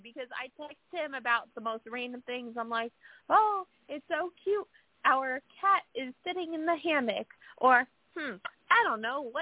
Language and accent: English; Florida, United States; I was born in Florida, always lived here.